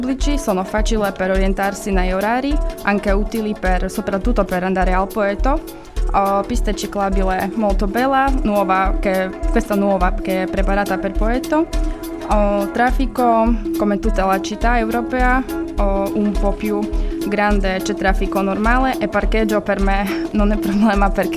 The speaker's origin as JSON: {"language": "Italian", "country": "Slovakia", "second_language": "Italian", "moved": "as an adult", "lives_now": "Cagliari, Italy", "said": "Vieni da Slovacchia."}